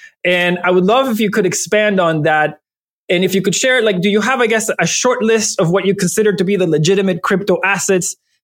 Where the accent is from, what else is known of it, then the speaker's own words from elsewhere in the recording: Venezuela; first language es; English is a second language; my main language is Spanish because I grew up in Venezuela, but my parents are Italian.